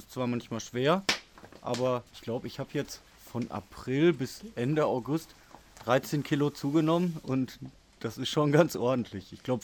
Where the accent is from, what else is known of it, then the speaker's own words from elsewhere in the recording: North Rhine-Westphalia, Germany; ich komme aus dem Ruhrgebiet hierher.